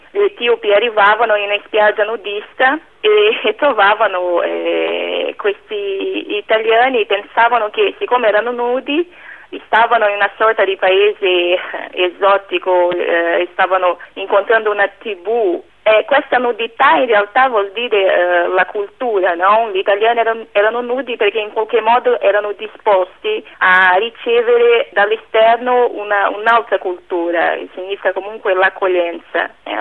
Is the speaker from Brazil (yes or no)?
yes; Brazil; Italian is a second language; come nel mio caso sono brasiliana